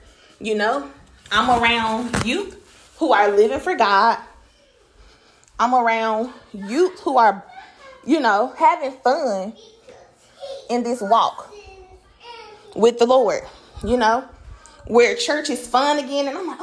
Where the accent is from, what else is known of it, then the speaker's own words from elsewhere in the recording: Memphis, Tennessee, United States; I'm from North Memphis, okay? I want the hood music.